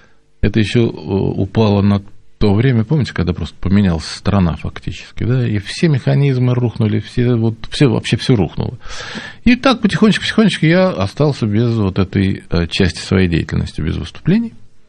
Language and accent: Russian; Saint Petersburg, Russia; Я же питерский, вообще-то, я здесь жил